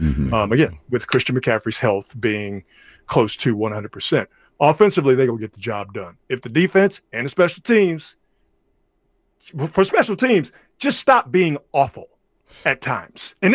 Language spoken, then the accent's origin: English; Houston, Texas, United States; I'm from Houston, Texas, okay? I've been hating the Cowboys all my life, all right?